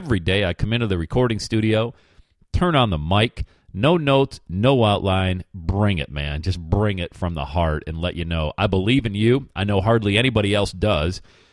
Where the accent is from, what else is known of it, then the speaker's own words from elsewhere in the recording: Pennsylvania, United States; but I grew up in Pennsylvania, a huge Philadelphia 76er fan.